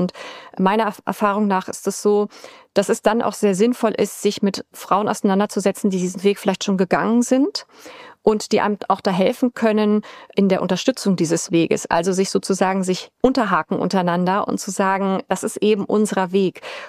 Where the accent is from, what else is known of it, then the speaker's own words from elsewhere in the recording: Hamburg, Germany; Also ich komme aus Hamburg